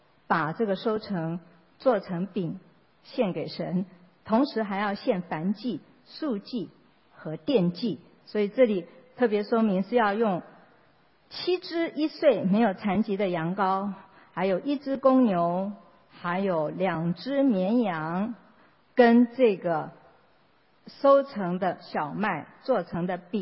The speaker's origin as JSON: {"language": "Chinese", "country": "China", "said": "你看我们中国人过中秋节过新年，每一年是不一样的日子。"}